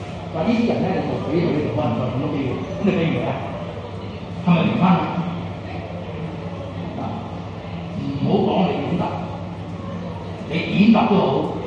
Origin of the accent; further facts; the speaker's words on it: China; 各個理解，因為我係中國人。